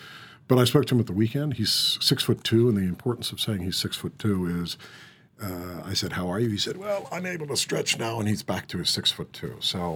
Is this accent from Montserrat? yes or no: no; Ireland; Do I see myself as Irish? Yeah, I do. But I think I have to persuade people that I'm Irish because they listen to my accent and say, oh, really?